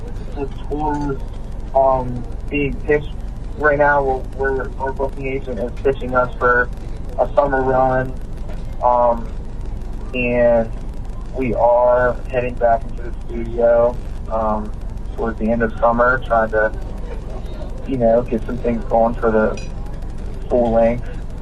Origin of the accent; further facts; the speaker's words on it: Maryland, United States; They're from Maryland as well. They were you know, they're my home state heroes.